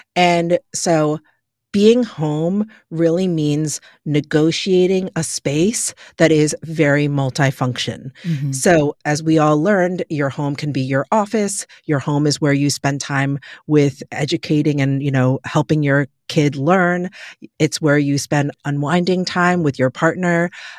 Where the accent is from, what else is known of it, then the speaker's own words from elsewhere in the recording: New York, United States; born and raised in New York and able to enjoy what the city has to offer every single day.